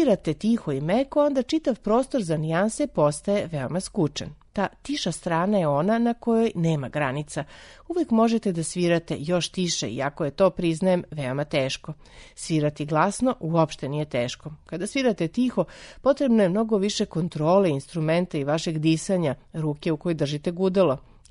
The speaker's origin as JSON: {"language": "Serbian", "town": "Kotka", "region": "Kymenlaakso", "country": "Finland", "tie": "born or raised there", "said": "Moj rodni grad, Kotka, ima samo 25.000 stanovnika, ali ima svoj muzički institut. Kao dete sam tamo odlazio na časove."}